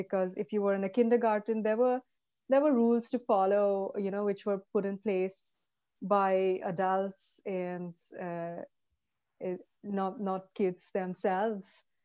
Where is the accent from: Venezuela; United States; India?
India; because I grew up in India in a very populated city, and I saw so many children on the streets